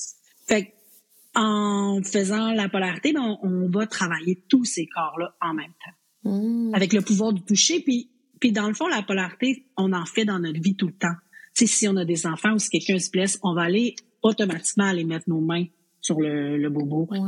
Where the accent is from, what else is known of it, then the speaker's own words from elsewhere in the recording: Saint-Jean-sur-Richelieu, Quebec, Canada; now in Joliette, Canada; je viens originalement de Saint-Jean-sur-Richelieu, puis je suis atterrie dans la région de Lanaudière-Joliette pour un concours de circonstances. Là, mon mari est militaire, puis on a déménagé ici.